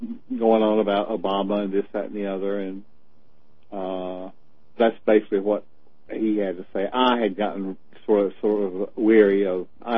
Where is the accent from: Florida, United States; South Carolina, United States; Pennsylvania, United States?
South Carolina, United States; Camden; I grew up in Camden, which is the oldest inland town in the state.